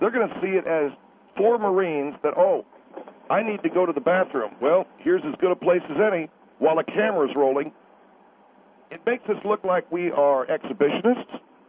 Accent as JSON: {"language": "English", "region": "North Carolina", "country": "United States", "said": "I'm from North Carolina."}